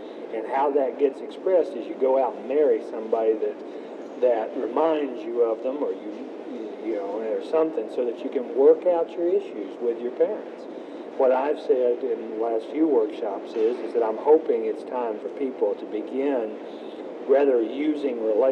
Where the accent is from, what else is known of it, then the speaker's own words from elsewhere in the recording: Alabama, United States; I'm from Alabama. That's how you have to teach me.